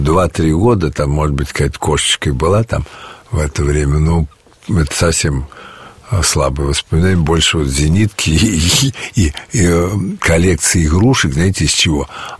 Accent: Ryazan, Ryazan Oblast, Russia; мы из Рязани.

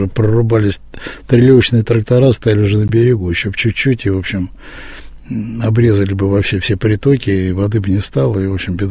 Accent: Moscow, Russia; мы, москвичи, такие бары.

